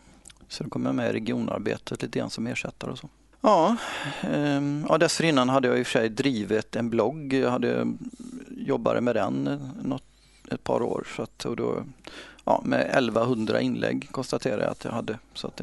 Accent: Borås, Västra Götaland County, Sweden; jag är från Borås från början, född och uppvuxen där. Sen har jag gått genom Handelshögskolan i Göteborg. Och jag är så pass att jag har vuxna barn

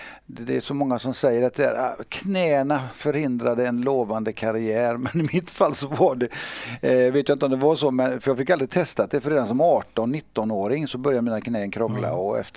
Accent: Gothenburg, Västra Götaland County, Sweden; I Backa, ja. På Hisingen.

